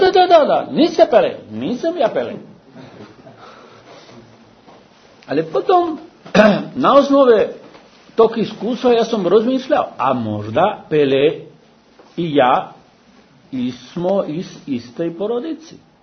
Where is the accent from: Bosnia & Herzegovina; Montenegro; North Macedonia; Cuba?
Cuba; Serbian is a second language; I ne samo kod nas na Kubi